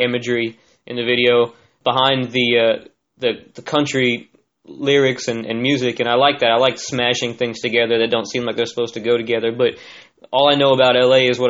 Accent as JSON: {"language": "English", "town": "Orlando", "region": "Florida", "country": "United States", "tie": "born or raised there", "said": "I grew up in Orlando, so, you know, I know about cities getting stereotypes of, everybody thinks, you know, I grew up in Disney World."}